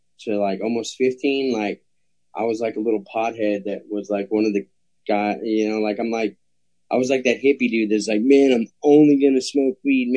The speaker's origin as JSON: {"language": "English", "town": "Brenham", "region": "Texas", "country": "United States", "tie": "born or raised there", "also_born_or_lived": "Austin", "said": "I was born in Austin and I was raised in a little town called Brenham, Texas. And Brenham was just like everything you'd think of a small town."}